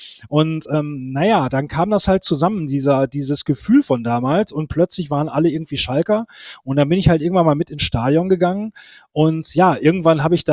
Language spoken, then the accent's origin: German; Duisburg, North Rhine-Westphalia, Germany; born there; now in Gelsenkirchen, Germany; Also, ich bin gebürtiger Duisburger, wohne mittlerweile in Gelsenkirchen